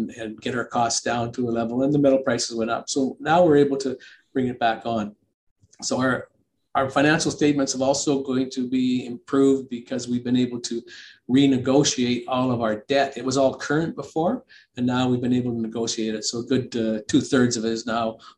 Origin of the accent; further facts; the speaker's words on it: Canada; I'm a Canadian, and we explore projects way very remote.